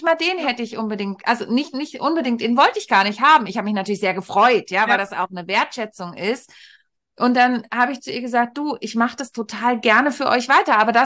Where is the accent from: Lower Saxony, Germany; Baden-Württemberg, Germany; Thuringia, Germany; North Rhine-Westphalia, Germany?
Lower Saxony, Germany; born or raised there